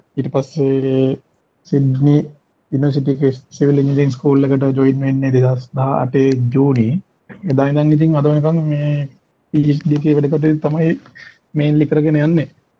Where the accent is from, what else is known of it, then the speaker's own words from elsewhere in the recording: Kelaniya, Western Province, Sri Lanka; now in Australia; මගේ ගම කැලණියේ මම කැලණියෙන් මට ඉන්නවා සහෝදර සහෝදරියෝ 4 දෙනෙක් ඉන්නවා. මම තමයි තුන්වෙනියා. මම ස්කූලේ ගියේ කොළඹ අශෝක විද්‍යාලයේ එක වසරේ ඉඳන් 11 වසරනකම්